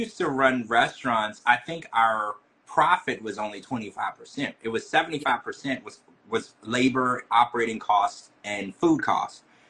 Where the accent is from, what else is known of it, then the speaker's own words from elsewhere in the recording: the South, United States; Because where I'm from, I grew up in the South, spaghetti has a lot more ingredients than that.